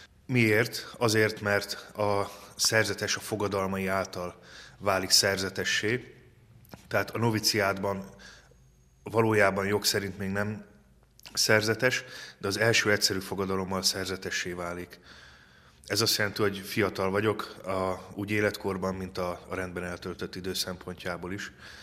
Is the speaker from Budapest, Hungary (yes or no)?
yes; Budapest, Hungary; Pasaréti illetőségű vagyok. Ez azt jelenti, hogy egy ferences plébánián nőttem föl kisgyerekkorom óta.